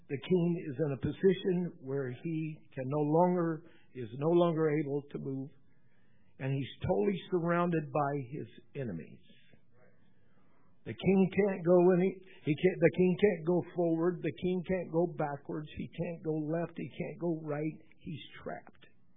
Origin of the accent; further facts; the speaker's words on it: the Ozarks, United States; Wasn't a popular game with those I grew up around in the Ozarks.